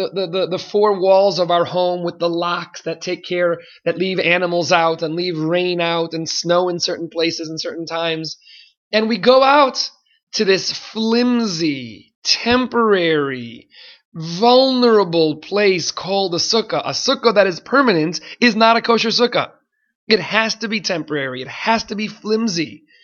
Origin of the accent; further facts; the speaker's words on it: Silver Spring, Maryland, United States; when I was growing up in Silver Spring, Maryland, we were worried sometimes about raccoons.